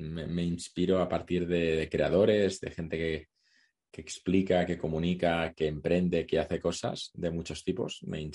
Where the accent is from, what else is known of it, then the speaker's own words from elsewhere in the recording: Catalonia, Spain; Aparte, como soy catalán, no gastaría mucho.